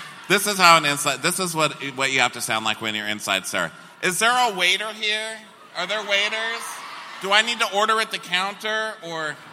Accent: Texas, United States; Well, I'm a Texan, so I understand gigantic furniture.

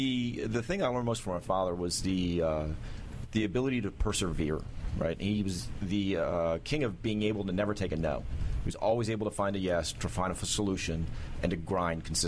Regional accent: Bethesda, Maryland, United States; born there; I was a military brat. Was born here in Bethesda and moved around most of my life.

